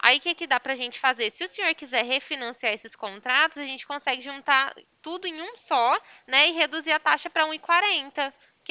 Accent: Ribeirão Preto, São Paulo, Brazil; Eu sou daqui de Ribeirão Preto, tá?

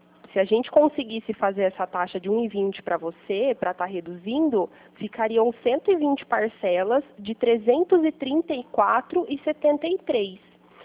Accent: Pirassununga, São Paulo, Brazil; Eu sou de Pirassununga, bem pertinho.

